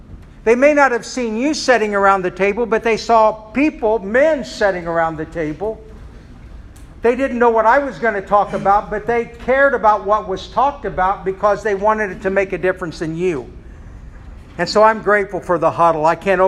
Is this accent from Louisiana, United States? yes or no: no; Indiana, United States; I started pastoring in Kokomo in 74, born and raised in Tipton County, so highly aware of Kokomo, people of Kokomo, as well as the people of Tipton County. And so this is my home.